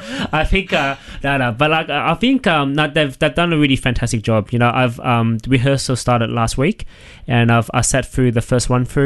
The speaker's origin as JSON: {"language": "English", "town": "Sydney", "region": "New South Wales", "country": "Australia", "tie": "born or raised there", "said": "So born and bred in Sydney, born in Auburn Hospital."}